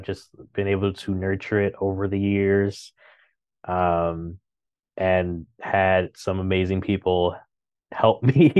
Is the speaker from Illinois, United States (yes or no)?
yes; Chicago, Illinois, United States; now in New York, United States; I sort of guess I'm from Chicago and like live there for most of my life, but I don't know, all of that was before I turned 18